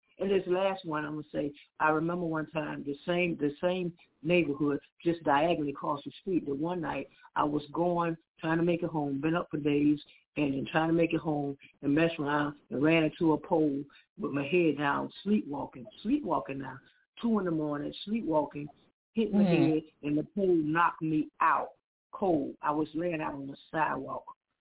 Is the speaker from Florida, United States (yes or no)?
yes; Florida, United States; she really didn't know that I was from Broward and I was out here hiding out like Jonah